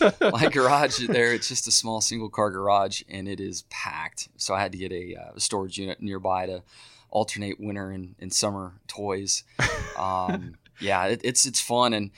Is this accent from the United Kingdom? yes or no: no; San Diego, California, United States; I mean, growing up in San Diego, we were so close to some local mountains to ski.